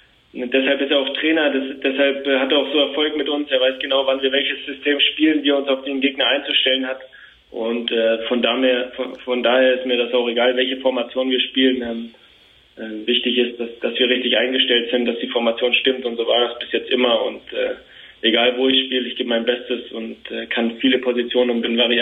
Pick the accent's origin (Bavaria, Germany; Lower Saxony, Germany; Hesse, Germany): Bavaria, Germany; Nuremberg; born there; ich bin in Nürnberg geboren, dazu stehe ich auch, aber dadurch, dass ich schon zu früh zum Kleeblatt gegangen bin, wie du schon sagst, bin ich in diese Kleber-Familie reingewachsen und habe mich hier immer wohlgefühlt und bin zu einem Fürther geworden